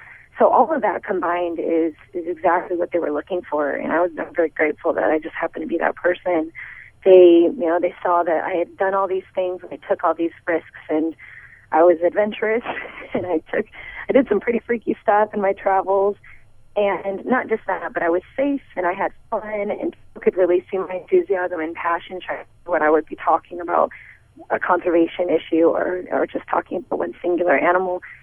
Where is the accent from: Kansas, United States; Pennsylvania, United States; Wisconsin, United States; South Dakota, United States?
South Dakota, United States; the Pierre, South Dakota concept a few times. I think that they really like the idea of going back to my home state and filming in some areas there as well